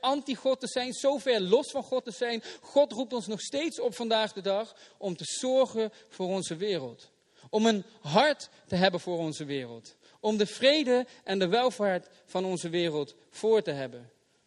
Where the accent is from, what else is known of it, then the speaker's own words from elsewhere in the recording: North Brabant, Netherlands; Ik ben een Brabander. En in de meeste gevallen, nu doe ik het weer. Als ik ergens kom, dan zal ik ook duidelijk laten weten dat ik een Brabander ben. Ik ben gewoon trots om een Brabander te zijn.